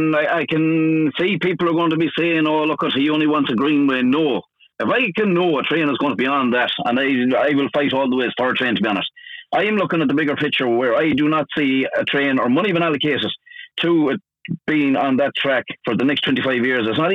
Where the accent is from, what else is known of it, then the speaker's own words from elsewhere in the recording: Curry, Connacht, Ireland; No, I am from Curry. I'm born and raised in Curry all my life.